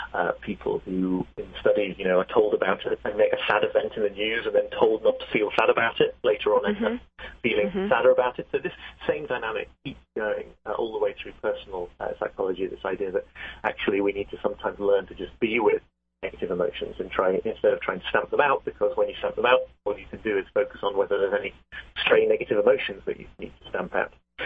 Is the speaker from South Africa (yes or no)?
no; the north of England, United Kingdom; now in United States; it's very clear as a Brit in America, I think, that it is especially American thing. I come from the north of England